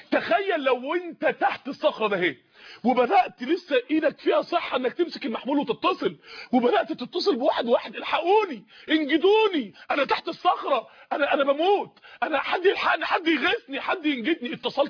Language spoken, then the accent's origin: Arabic; Mansoura, Dakahlia, Egypt; عندنا في المنصورة